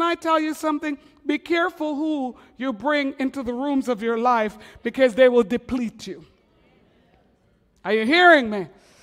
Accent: Montreal, Quebec, Canada; I'm from Montreal.

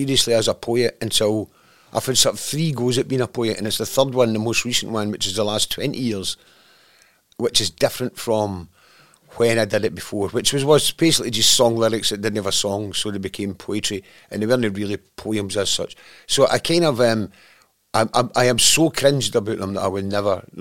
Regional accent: Cumnock, Scotland, United Kingdom; I wrote this about my hometown at the time, and a place I was born in and spent half my life in on and off over the years. I moved away when I was 5, and I moved back when I was 27 or something, brought my son up there.

